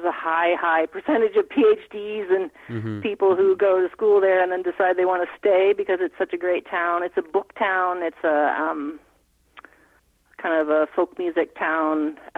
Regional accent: Iowa City, Iowa, United States; I grew up in Iowa City, Iowa, where the university is.

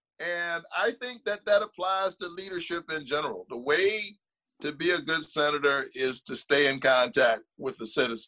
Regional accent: Savannah, Georgia, United States; I am a proud Georgian. I'm from Savannah, Georgia.

